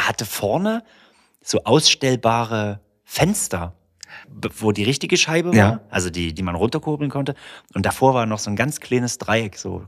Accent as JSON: {"language": "German", "town": "Riesa", "region": "Saxony", "country": "Germany", "said": "Ich bin ja in einer großen Stadt groß geworden. Ich kann da nicht mitreden. Ne? Ich bin ja jetzt nicht vom Dorf wie du. Ich bin ja aus Riesa."}